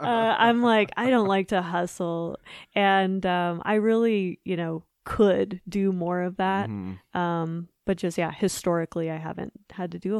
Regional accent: Denver, Colorado, United States; I will say, so I'm from Denver originally

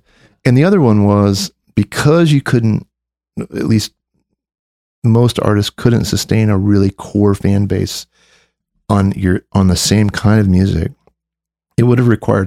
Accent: Michigan, United States; I grew up in Michigan.

